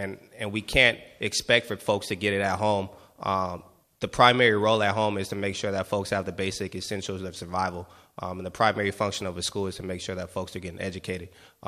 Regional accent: Oakland, California, United States; I grew up in East Oakland.

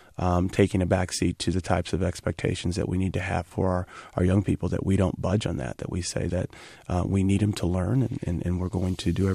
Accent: Nebraska, United States; also born or lived in Kansas; I was born in Kansas, and my mother moved us away and I moved me to Nebraska, and I ended up graduating from school in Nebraska.

